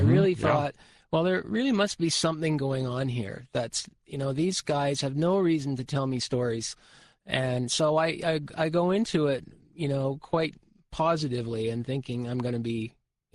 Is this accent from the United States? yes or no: no; Squamish, British Columbia, Canada; I grew up around Native American people. We had this kind of a ranch resort that my dad created up in Squamish, British Columbia. And I grew up around medicine people and shamans